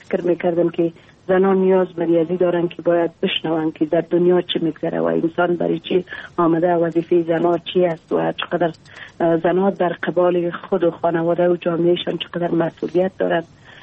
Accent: Takhar, Afghanistan; با وجودی که محدودیت ها بسیار زیاد در ولایت ما وجود داره، مشکلاتی

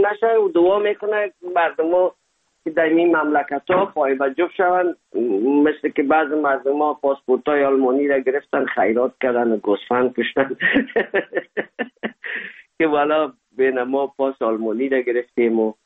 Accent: Afghanistan; now in Germany; زمانی که ما از افغانستان آمدیم

